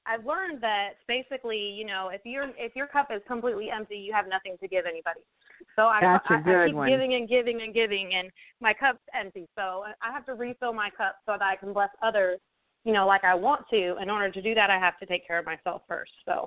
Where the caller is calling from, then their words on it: Atlanta, Georgia, United States; from Atlanta.